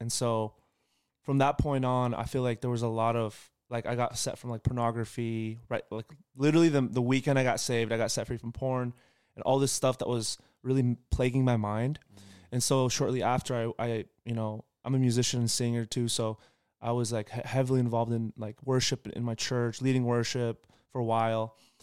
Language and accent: English; Portland, Oregon, United States; And then we kept having conversations because I was in Portland. I'm from Portland originally.